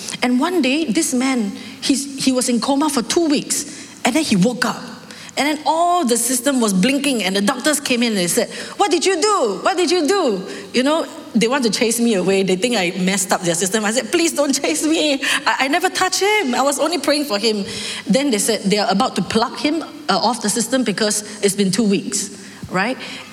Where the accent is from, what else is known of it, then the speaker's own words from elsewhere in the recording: Singapore; I'm from Singapore.